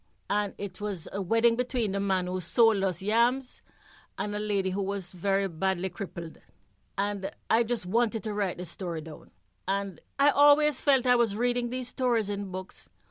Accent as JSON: {"language": "English", "country": "Jamaica", "tie": "born or raised there", "also_born_or_lived": "New York", "moved": "as an adult", "said": "I didn't leave Jamaica until I was in my early 20s. I went to New York to study art, but I did. I grew up in Jamaica, I would say, for the first 20 years of my life."}